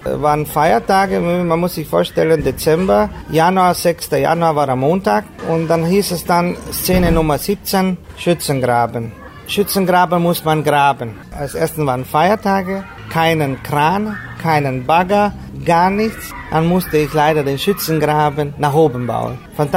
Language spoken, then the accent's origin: German; Aradu Nou, Arad County, Romania; moved away as an adult; also born or lived in Timișoara / Munich; Ich bin ein Neuerader. Bin geboren in Temeswar, in Neuerader auf Lyzeum gegangen und 1980 nach Deutschland, München.